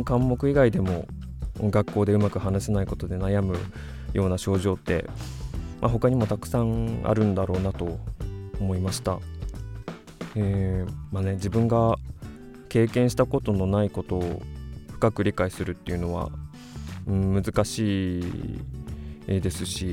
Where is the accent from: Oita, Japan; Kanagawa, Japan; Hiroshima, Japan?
Kanagawa, Japan; Yokohama; 僕の地元横浜市が運営する